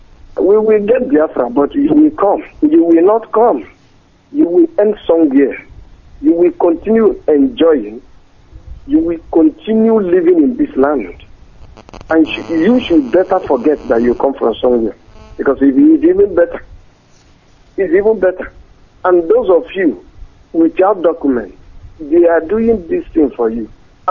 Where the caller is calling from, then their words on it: Vienna, Austria; I'm calling from Vienna, Austria.